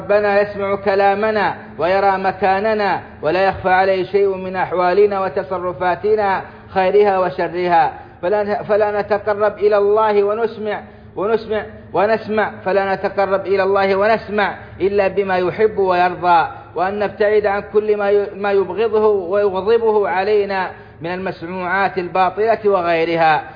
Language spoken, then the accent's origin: Arabic; Saudi Arabia